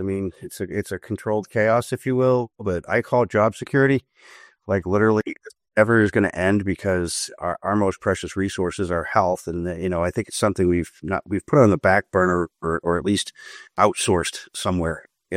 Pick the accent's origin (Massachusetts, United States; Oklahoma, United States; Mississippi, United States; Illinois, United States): Massachusetts, United States; So basically there was a 50 or 60 people that I knew from my hometown in Massachusetts at UMass.